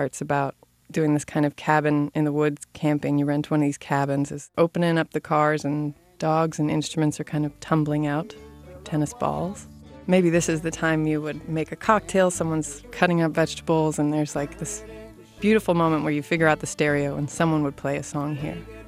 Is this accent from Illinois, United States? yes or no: no; Louisville, Kentucky, United States; I'm from Louisville, Kentucky.